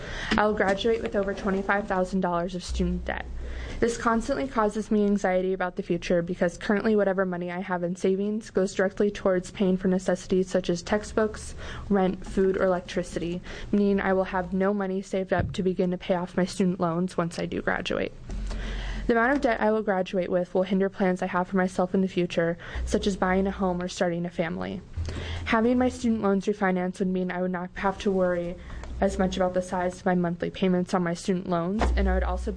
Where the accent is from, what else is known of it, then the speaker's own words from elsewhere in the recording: Tigard, Oregon, United States; I was born and raised in Tigard, Oregon, and graduated from Tigard High School in 2013.